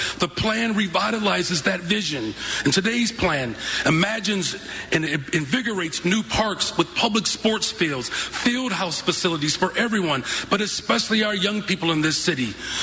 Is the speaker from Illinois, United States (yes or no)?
yes; Chicago, Illinois, United States; And as a Chicagoan, as a Bears fan, I'm proud to be up here today.